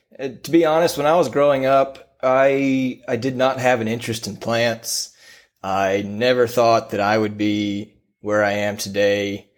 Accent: Victoria, Texas, United States; And so we grew up in Victoria, Texas. Our family had a little 22-acre place outside of town.

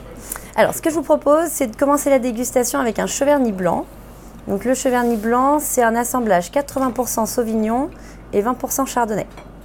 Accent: Saint-Dyé-sur-Loire, Centre-Val de Loire, France; Alors moi, je suis de Saint-Dié-sur-Loire. Alors du coup, j'aime mon village.

